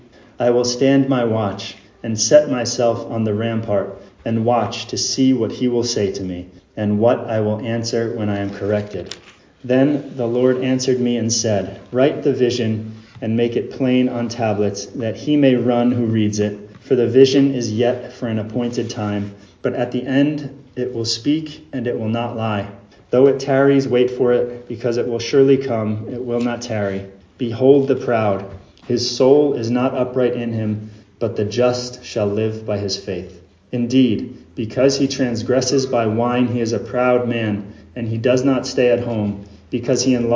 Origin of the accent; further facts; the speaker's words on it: United States; It's probably pronounced Habakkuk, but I'm American, so I don't put accents on things.